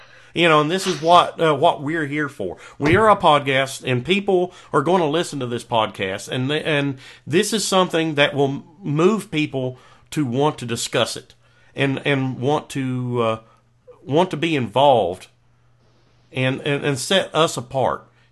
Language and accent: English; Florida, United States; also born or lived in Kentucky; I'm from Kentucky, but I was raised in a swamp in South Florida.